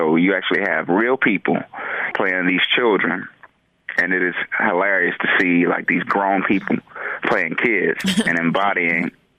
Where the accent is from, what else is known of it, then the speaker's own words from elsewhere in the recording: Atlanta, Georgia, United States; You know, the show took place in Atlanta. I'm from Atlanta.